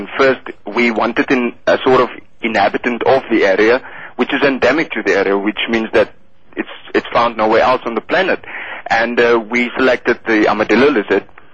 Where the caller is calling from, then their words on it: Steinkopf, Northern Cape, South Africa; I'm calling from South Africa, actually from a small town called Steinkopf. And this town is actually bordering Namibia in the north and has a population density of about 8,500 people. So it's actually a very small little town.